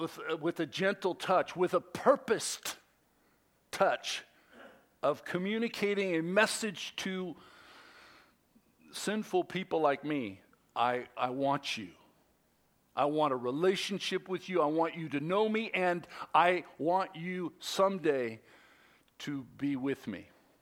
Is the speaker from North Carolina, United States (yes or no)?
no; California, United States; I grew up in the Bay Area and Bodega Bay